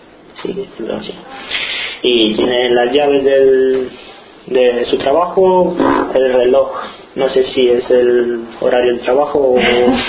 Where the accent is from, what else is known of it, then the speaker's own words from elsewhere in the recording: Romania; now in Sevilla, Spain; Vengo de Rumanía, tengo 17 años, soy deportista. Bueno, luchador profesional. Estoy estudiando cuarto de la ESO y bueno, vivo aquí en Sevilla solo.